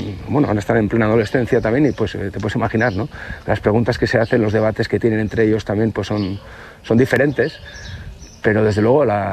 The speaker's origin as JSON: {"language": "Spanish", "region": "Basque Country", "country": "Spain", "said": "lo primero que se me ocurrió como buen vasco es el tema de la comida"}